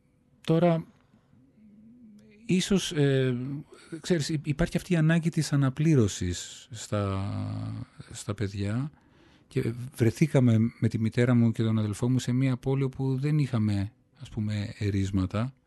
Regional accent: Thessaloniki, Central Macedonia, Greece; now in Athens, Greece; Γεννήθηκα στην Αθήνα. Η οικογένεια δημιουργήθηκε εδώ. Έπειτα μεταφερθήκαμε παρά τη θέλησή μας. Εγώ ήμουν βρέφος, ο αδελφός μου λίγο μεγαλύτερος, στη Θεσσαλονίκη. Εκεί μεγαλώσαμε. Εκεί έμεινα μέχρι τα 30 μου. Και εγκαταστάθηκα ξανά εδώ το 1999.

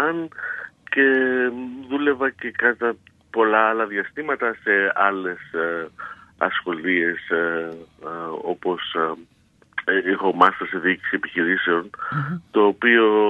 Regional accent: Lefkada, Ionian Islands, Greece; η καταγωγή μου είναι από Λευκάδα και σύζυγός μου από Ικαρία, οπότε περνάμε και αρκετό καιρό Ικαρία και Λευκάδα.

